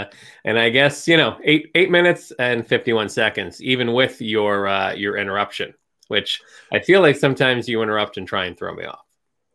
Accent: Schenectady, New York, United States; going back to my hometown of Schenectady, New York

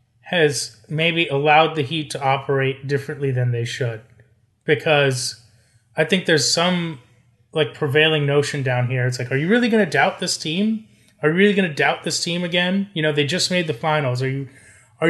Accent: Florida, United States; I just, you know, as you guys know, I'm from South Florida.

